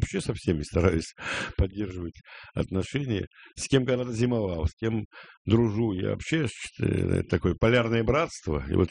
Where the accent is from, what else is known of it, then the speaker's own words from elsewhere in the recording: Saint Petersburg, Russia; Я питерский совершенно человек